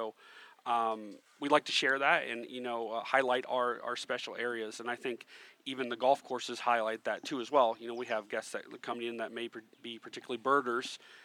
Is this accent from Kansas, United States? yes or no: yes; Kansas, United States; now in Florida, United States; Growing up in Kansas, I moved down here for an internship to finish my degree in recreation